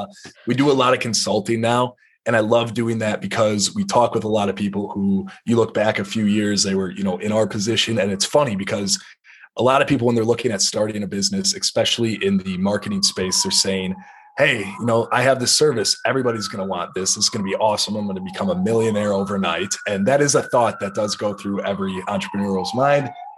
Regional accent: Wisconsin, United States; I am in the Wisconsin National Guard up here. I am from Wisconsin, so it's something I enjoy doing.

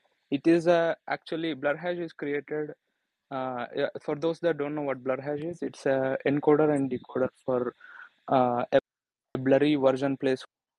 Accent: Hyderabad, Telangana, India; from India, Hyderabad in India.

